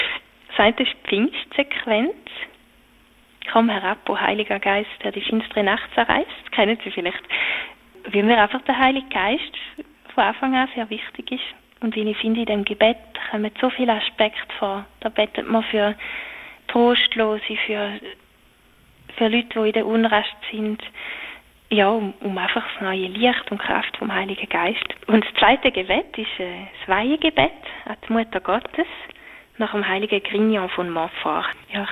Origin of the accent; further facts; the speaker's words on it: Jonschwil, St. Gallen, Switzerland; der Leo Tanner ist mein Pfarrer in Jonschwil. Also ich bin in der Pfarrei aufgewachsen, wo er jetzt schon seit Jahren tätig ist.